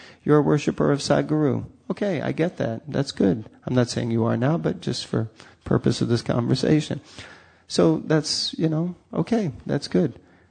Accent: United States; I'm not very good at it because I'm from America.

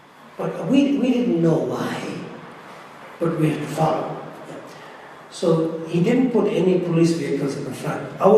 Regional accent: South Africa; born there; So, you know, I was born in South Africa, so they know, I'm not Khoza or Zulu, you know, they know us, so we are neither side of it.

